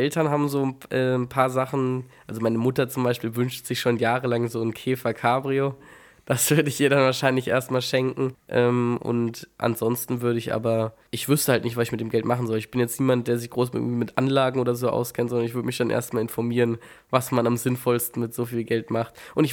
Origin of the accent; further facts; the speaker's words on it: Altenkirchen, Rhineland-Palatinate, Germany; born there; In Altenkirchen im Westerwald.